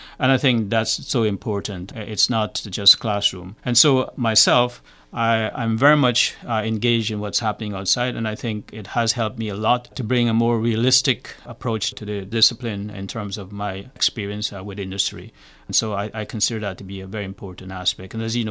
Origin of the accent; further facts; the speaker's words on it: Guyana; I mean, I grew up in Guyana, a very poor country back then, using an oil lamp with kerosene in a bottle